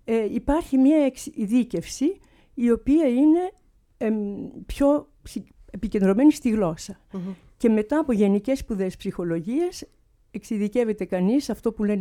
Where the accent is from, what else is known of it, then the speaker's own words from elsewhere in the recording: Athens, Attica, Greece; moved away as an adult; also born or lived in Patras; now in Geneva, Switzerland; Εγώ γεννήθηκα στην Πάτρα της Αχαΐας και έκανα τα σχολικά μου χρόνια στην Αθήνα. Και όταν τελείωσα το σχολείο, ξενιτεύτηκα και πήγα να σπουδάσω στην Ελβετία.